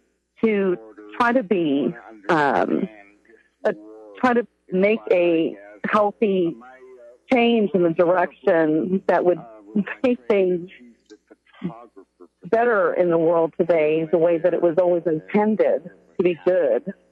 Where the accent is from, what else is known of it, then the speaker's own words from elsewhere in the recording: United States; Well, actually, you know, as an American, you know, I am concerned about what's happening around the world today.